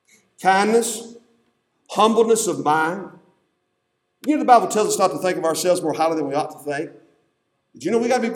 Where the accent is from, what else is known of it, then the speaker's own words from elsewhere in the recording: United States; The world, even our culture, and I'm an American, but it's all about becoming something.